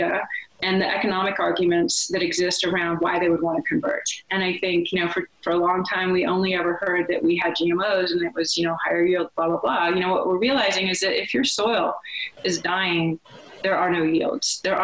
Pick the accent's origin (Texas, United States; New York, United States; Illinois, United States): Texas, United States; I come from Texas